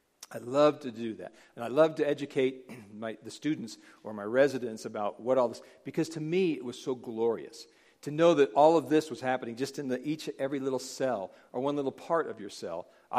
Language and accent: English; Reno, Nevada, United States; I was raised in Reno.